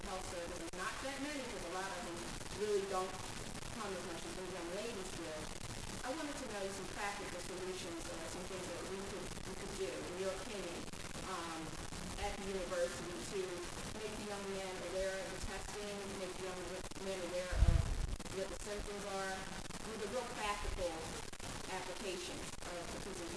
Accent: California, United States; I am from California.

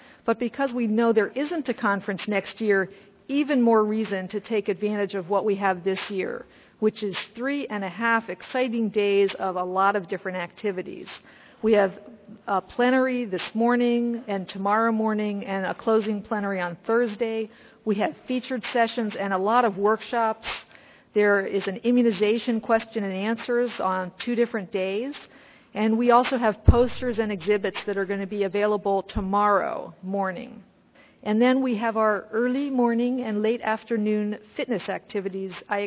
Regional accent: Washington, District of Columbia, United States; born there; I was born here in Washington, and I'm so thrilled that the meeting has come home

